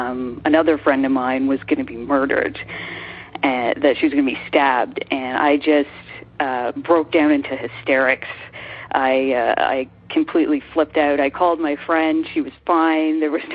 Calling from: Toronto, Ontario, Canada; I'm from Toronto, Canada.

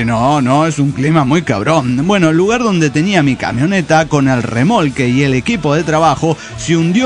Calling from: Zacatecas, Mexico; de Zacatecas, México.

